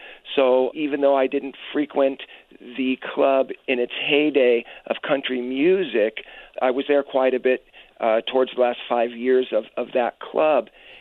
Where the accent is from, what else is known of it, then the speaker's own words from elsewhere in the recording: San Fernando Valley, California, United States; Well, you know, growing up in the San Fernando Valley, there was a lot of different businesses, manufacturers, drive-ins, car culture, and it was just this great time to grow up in California, especially in the Valley